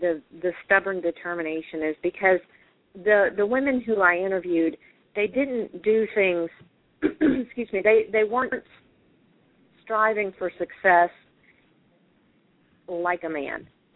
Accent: the South, United States; I'm born and bred in the South

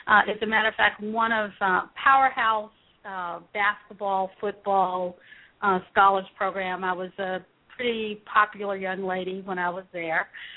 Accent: Memphis, Tennessee, United States; I grew up on Beale Street.

